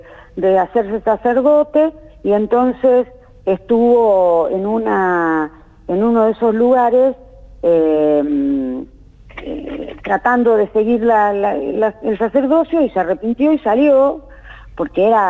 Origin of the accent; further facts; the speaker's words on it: Firmat, Santa Fe, Argentina; Yo soy santafesina, soy de Firmat, un pueblo que queda a 100 kilómetros de Rosario